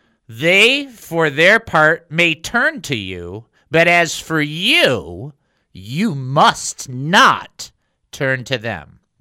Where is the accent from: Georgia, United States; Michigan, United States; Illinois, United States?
Michigan, United States; now in Texas, United States; I was born in Michigan. And in Michigan, we would go to summer camp.